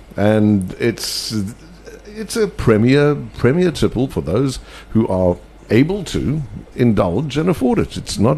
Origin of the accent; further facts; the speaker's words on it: Benoni, Gauteng, South Africa; can I say I'm an oak from Benoni who doesn't know much about anything.